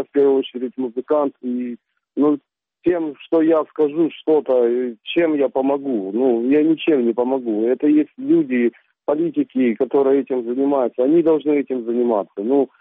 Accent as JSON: {"language": "Russian", "region": "Crimea", "country": "Ukraine", "tie": "born or raised there", "also_born_or_lived": "Central Asia", "said": "я же рос в Средней Азии, и когда мне было уже 7 лет, я уже жил в Крыму"}